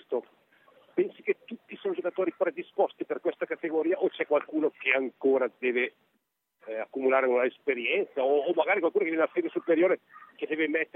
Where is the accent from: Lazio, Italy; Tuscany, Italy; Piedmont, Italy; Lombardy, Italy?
Lombardy, Italy; Varese; La mia voce, sono di Varese